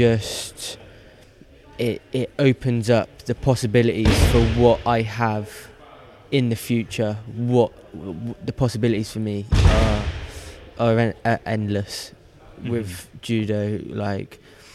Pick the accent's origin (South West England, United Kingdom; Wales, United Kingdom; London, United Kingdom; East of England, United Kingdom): South West England, United Kingdom; Devizes; But yeah, it all started back in my hometown of Devizes with Mark and Jason, and they just developed me to what I am today.